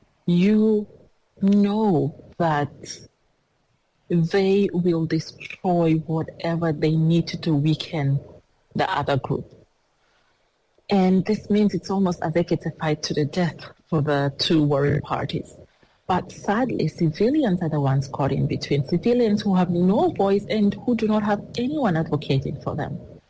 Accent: South Sudan; I am from South Sudan, and I was in South Sudan in 2013 and 2016 when the conflict broke out.

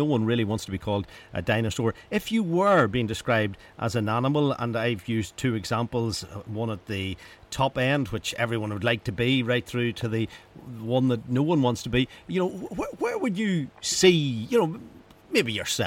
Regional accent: Northern Ireland, United Kingdom; it reflects on us as Northern Irish people

